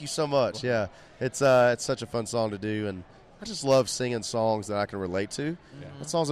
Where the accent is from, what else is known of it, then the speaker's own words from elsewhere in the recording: Tennessee, United States; And I still go back to my hometown, which sure. is in Tennessee.